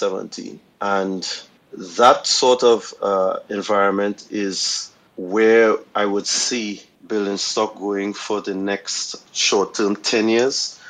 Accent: Trinidad & Tobago; Trinidad. Oh, sunny, yeah. Trinidad in the Caribbean.

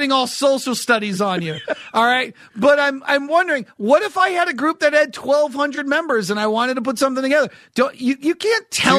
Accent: New England, United States; Now, listen, I grew up in New England. I did some work in Boston, and I know the people in South Boston.

